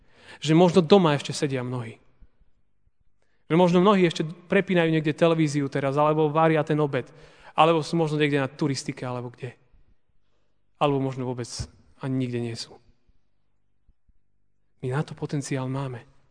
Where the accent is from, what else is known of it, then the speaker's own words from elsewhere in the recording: eastern Slovakia, Slovakia; A nie preto, že možno sme z východu, východniari a sme boli zvyknutí možno na Bardejov, kde bolo 400-500 ľudí a všetky vekové kategórie.